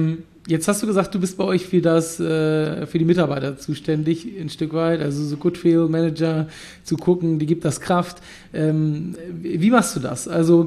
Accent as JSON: {"language": "German", "region": "Hamburg", "country": "Germany", "said": "das muss sein als Hamburger."}